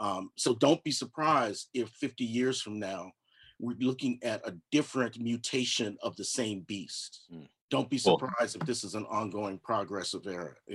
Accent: Los Angeles, California, United States; because I grew up out in Los Angeles.

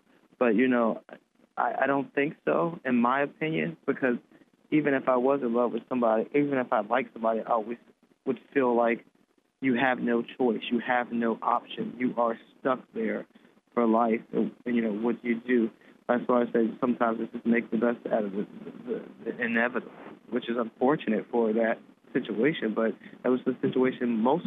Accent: Cincinnati, Ohio, United States; I was born and raised in Cincinnati.

